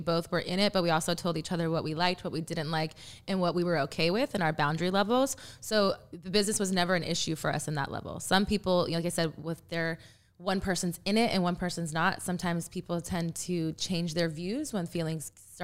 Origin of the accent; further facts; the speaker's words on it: Texas, United States; I mean, I'm from Texas, so I don't know if we had a party line.